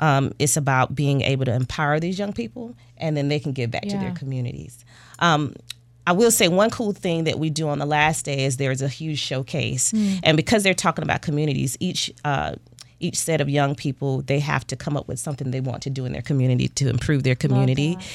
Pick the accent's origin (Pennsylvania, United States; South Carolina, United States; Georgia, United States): South Carolina, United States; Darlington; But we wanted to make sure I started this in my hometown of Darlington, South Carolina first.